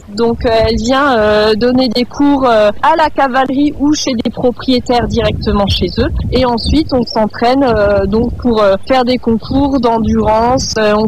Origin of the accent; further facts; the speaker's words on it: Arleuf, Bourgogne-Franche-Comté, France; Parce que déjà, moi je suis d'Arleuf